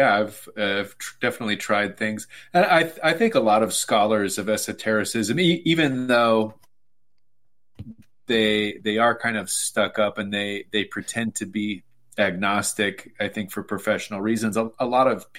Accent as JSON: {"language": "English", "town": "Sacramento", "region": "California", "country": "United States", "said": "I'm from Sacramento, California, and there's an OTO lodge in Sacramento"}